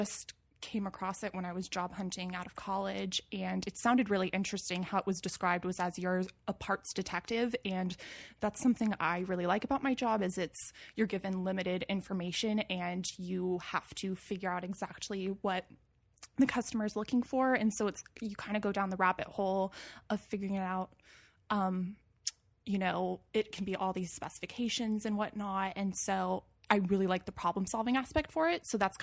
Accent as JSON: {"language": "English", "town": "Moorpark", "region": "California", "country": "United States", "tie": "born or raised there", "said": "I grew up in Moorpark, California, which is in Ventura County. So it's a little bit north of LA, actually."}